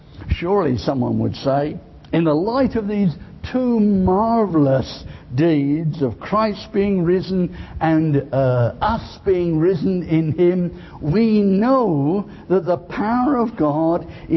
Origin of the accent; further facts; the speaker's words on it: United Kingdom; Of course, we're British, aren't we? So we mustn't do that sort of thing.